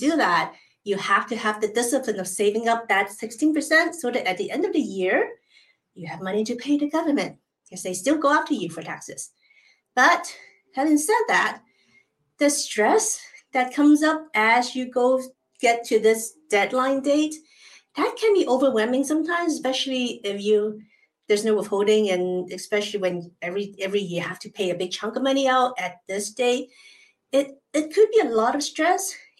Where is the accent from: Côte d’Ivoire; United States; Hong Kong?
Hong Kong; I grew up in Hong Kong.